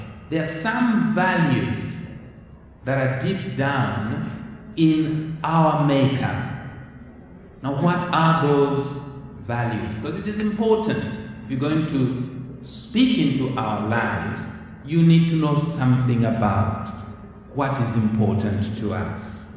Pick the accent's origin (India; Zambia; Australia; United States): Zambia; Now, I come from Africa. In case you don't know what Africa looks like, that's what it looks like. And I come from the country of Zambia.